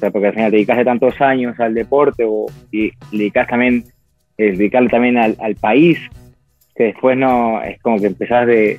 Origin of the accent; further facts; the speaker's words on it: Uruguay; soy uruguayo también, yo soy parte de uno, yo sigo las costumbres.